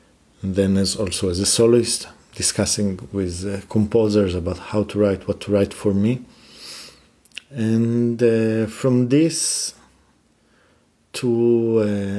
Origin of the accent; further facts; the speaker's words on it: Jerusalem, Jerusalem District, Israel; And then from this, I'm born and raised in Jerusalem, and I went into jazz